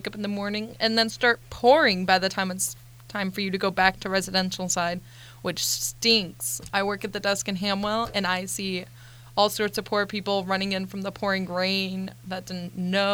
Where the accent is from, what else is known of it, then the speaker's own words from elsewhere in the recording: Ohio, United States; I mean, I've lived in Ohio my whole life and I'm from Northeast Ohio.